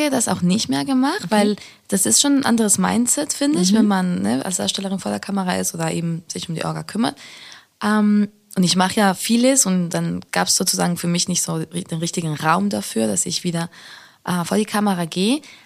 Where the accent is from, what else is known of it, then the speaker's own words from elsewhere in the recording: Spain; now in Berlin, Germany; Und ich bin ja nach Berlin gekommen, ich bin in Spanien aufgewachsen. Bin nach Berlin gekommen, weil Berlin sich wie eine viel freiere Stadt gefühlt hat für mich.